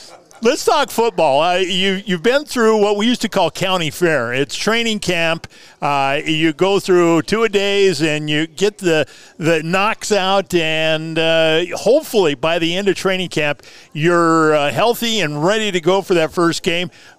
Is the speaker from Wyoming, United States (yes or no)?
yes; Wyoming, United States; I grew up in Wyoming.